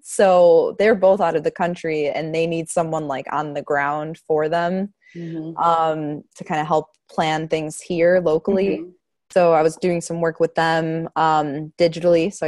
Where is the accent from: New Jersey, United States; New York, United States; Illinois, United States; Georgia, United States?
Illinois, United States; Chicago; I'm from Chicago.